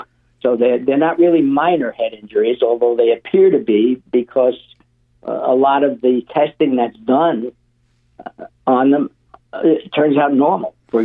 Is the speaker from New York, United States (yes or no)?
yes; Queens, New York, United States; also born or lived in Uniondale; I was born in New York City, and then I spent the first 10 years of my life in Maspeth, Queens. And then we moved to Uniondale, and I was there until I went away to medical school.